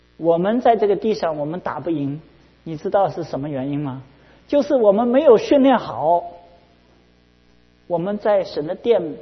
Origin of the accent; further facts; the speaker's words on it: China; 我们中国人不是就是老是就是说那个就是这个列强来强就是强暴我们中国